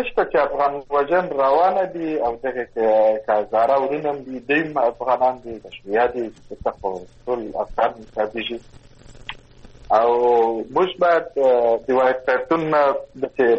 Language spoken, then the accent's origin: Pashto; Kandahar, Afghanistan; لکه موږ د کندهار یم